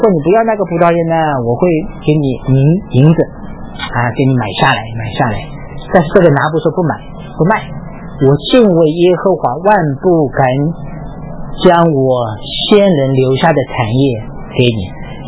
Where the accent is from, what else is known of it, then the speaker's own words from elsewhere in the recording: South China, China; 我是南方人，很多字念不出来的。